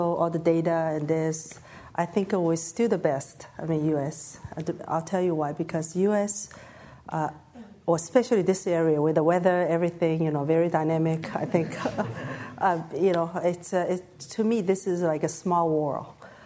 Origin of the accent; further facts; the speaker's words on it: China; born there; English is a second language; China, I was born in China, right?